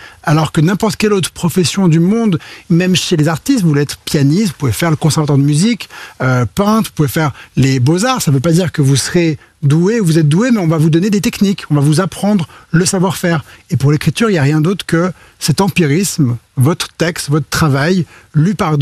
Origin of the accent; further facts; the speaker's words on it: Switzerland; Et je suis, on rappelle que je suis suisse